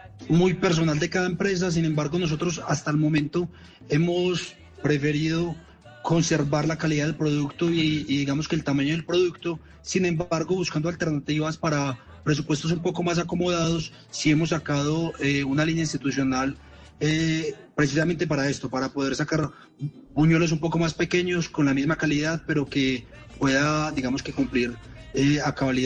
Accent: Manizales, Caldas, Colombia; Bueno, primero yo soy de Manizales.

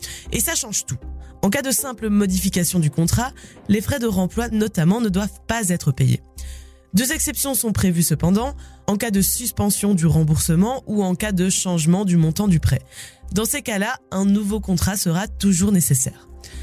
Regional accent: Belgium; Voilà de quoi relativiser la crise énergétique dont on parle tant, ou du moins ses effets chez nous en Belgique.

